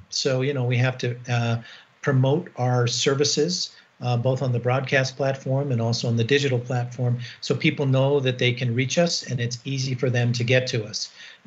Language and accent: English; Batavia, Illinois, United States; also born or lived in New York / Wisconsin; I grew up on the East Coast, and then I was born in New York State, right outside New York City. And as I said, we moved to Milwaukee, and then I finished up my high school days right outside Chicago in Batavia, Illinois, right near Aurora, Illinois